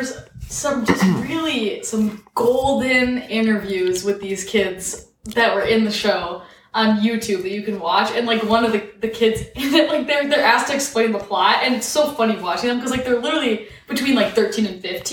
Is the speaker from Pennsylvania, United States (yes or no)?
no; Illinois, United States; I'm from Illinois.